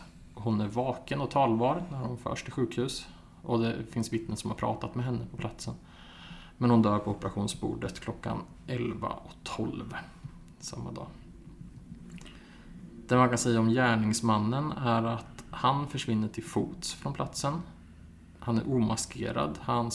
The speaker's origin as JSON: {"language": "Swedish", "town": "Motala", "region": "Östergötland", "country": "Sweden", "tie": "born or raised there", "said": "jag växte upp i Motala som ligger ett par mil ifrån Linköping och jag var 17 år gammal när det här hände."}